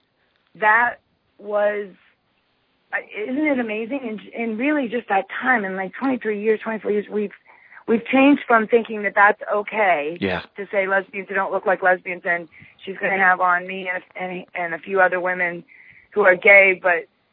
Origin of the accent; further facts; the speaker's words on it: Pennsylvania, United States; I swear to God, I'm from Pennsylvania.